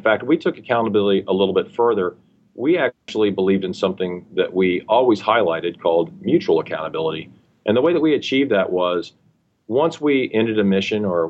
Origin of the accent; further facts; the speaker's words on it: Ohio, United States; I actually flew in the Air National Guard with the state of Ohio back in my hometown.